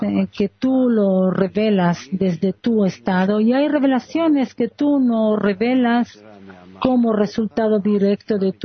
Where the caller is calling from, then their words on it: Ashdod, Southern District, Israel; de Ashdod.